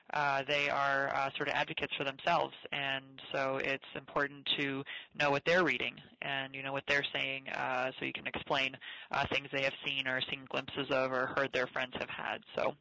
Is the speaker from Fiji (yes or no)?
no; Winnipeg, Manitoba, Canada; now in New York, United States; In Canada, in Winnipeg, north of North Dakota. Far, far north.